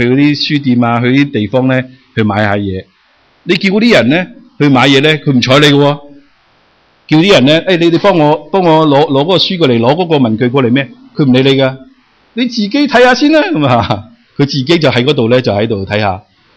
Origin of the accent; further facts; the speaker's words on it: Guangdong, China; 我哋广东人系好鍾意要点啊？要平，要靓，又要正喎